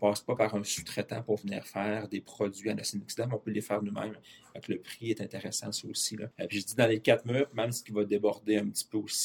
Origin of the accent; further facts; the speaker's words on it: Quebec City, Quebec, Canada; Je suis directeur général de Zanette, succursale de Québec. Je suis natif de Québec, de la Rive-Sud.